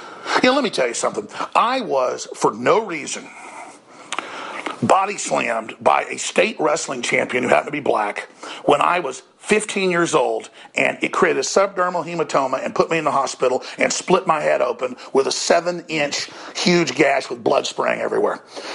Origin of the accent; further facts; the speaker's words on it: Dallas, Texas, United States; I grew up in Dallas. It was rough.